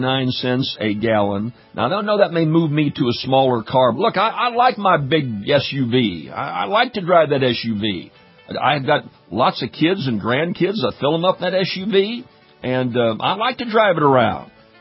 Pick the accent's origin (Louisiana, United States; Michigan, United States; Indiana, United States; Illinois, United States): Louisiana, United States; all the way down to my home state of Louisiana into Texas